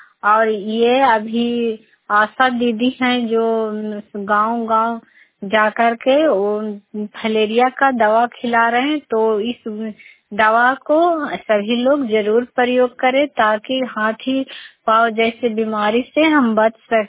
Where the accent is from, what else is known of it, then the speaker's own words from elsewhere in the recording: Bihar, India; मैं नगर नौसा प्रखंड से हूँ, नालंदा जिला से।